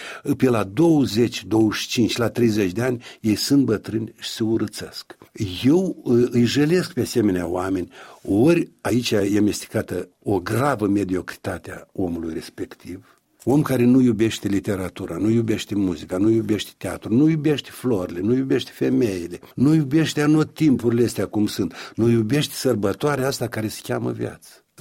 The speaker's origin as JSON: {"language": "Romanian", "town": "Fântâna Albă", "region": "Edineț District", "country": "Moldova", "tie": "born or raised there", "said": "Nu, niciodată în satul meu Fântâna Albă și în toate satele, eu nu țin minte, ferească Dumnezeu să îmblat cineva în satul meu cu cerutul."}